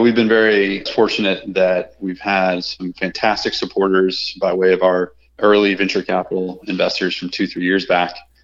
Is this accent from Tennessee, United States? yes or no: no; Louisville, Kentucky, United States; I'm not from South Carolina, first off. I'm from Louisville, Kentucky.